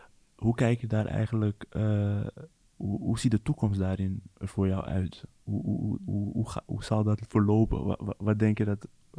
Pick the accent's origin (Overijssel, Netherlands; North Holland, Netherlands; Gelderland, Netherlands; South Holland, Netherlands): North Holland, Netherlands; Amsterdam; dan voor mij als Amsterdammer